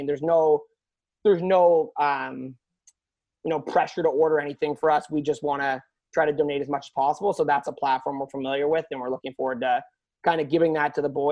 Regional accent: Oakville, Ontario, Canada; also born or lived in Richmond Hill; So I grew up, I was born in Richmond Hill. My parents divorced when I was young, and then I grew up with a single mom in Oakville, Ontario.

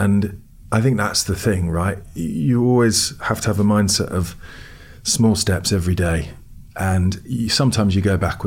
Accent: United States; and I grew up in America, so I always wanted to go back and run a business there.

